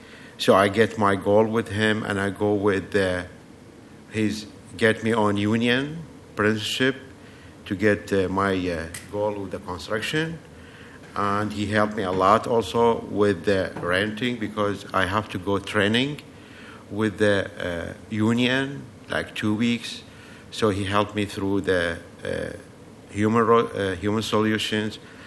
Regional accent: Baghdad, Baghdad Governorate, Iraq; English is a second language; moved away as an adult; now in United States; I am from Iraq, Baghdad. I am come here on state 2013

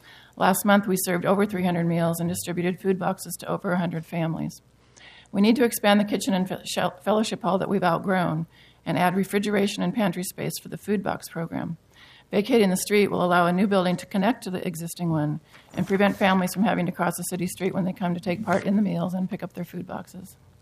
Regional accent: Portland, Oregon, United States; also born or lived in Mountain Park; Thank you for the opportunity to speak. I was born in Portland, grew up in Mount Tabor, now live in Mountain Park.

